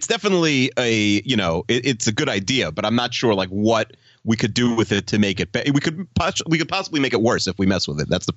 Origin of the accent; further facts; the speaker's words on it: New York, United States; And I'm also from New York, like she is.